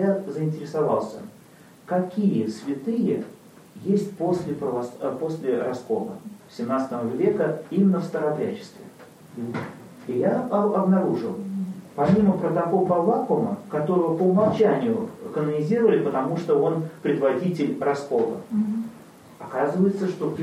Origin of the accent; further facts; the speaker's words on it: Latvia; Ну, я сам из Латвии